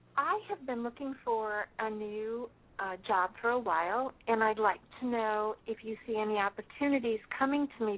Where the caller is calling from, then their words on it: California, United States; I'm calling from California.